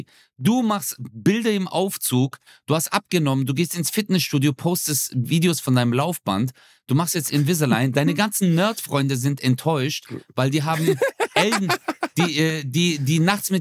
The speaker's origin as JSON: {"language": "German", "region": "Baden-Württemberg", "country": "Germany", "said": "ich bin Schwabe"}